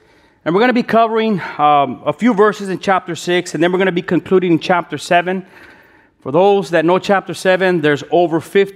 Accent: Los Angeles, California, United States; I am from South L.A. In South L.A., we have a different language than you guys. We speak ghetto-ish.

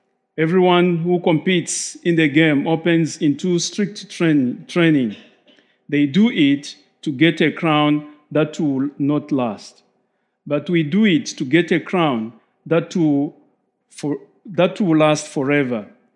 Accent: Zambia; now in United States; I'm from Zambia

